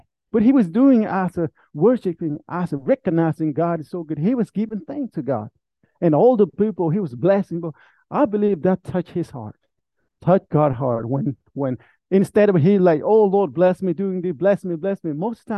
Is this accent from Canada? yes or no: no; Vietnam; English is a second language; In Vietnam, if you would have AC in your house in the hot season, that would be like miracle in my hometown, back in my town.